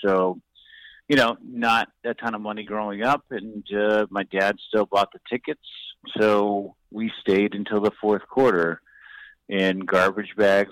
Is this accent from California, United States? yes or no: yes; San Francisco, California, United States; So I grew up in the Inner Sunset District in San Francisco, 15th between Irving and Judah.